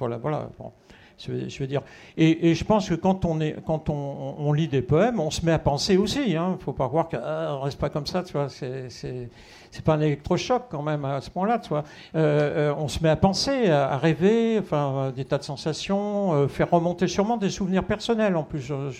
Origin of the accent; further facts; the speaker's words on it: Corsica, France; je suis corse, donc dans le temps, la tradition orale, la poésie corse est très très importante